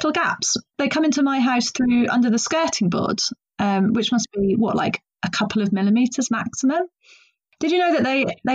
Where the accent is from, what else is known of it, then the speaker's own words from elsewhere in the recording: South West England, United Kingdom; I grew up in Gloucestershire